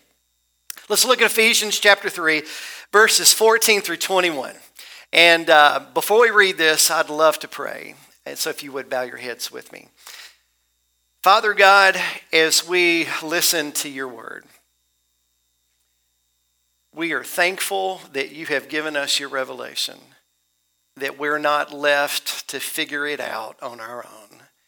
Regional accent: Pinewood, Tennessee, United States; When I was a young child growing up in Middle Tennessee, the small community, which was unincorporated, that I grew up in, a little community called Pinewood

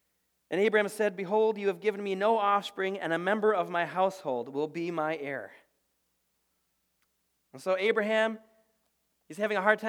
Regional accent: Blaine, Minnesota, United States; I grew up in Blaine, and I grew up in the mobile home court off of Highway 65 over by where Gasoline Alley used to be.

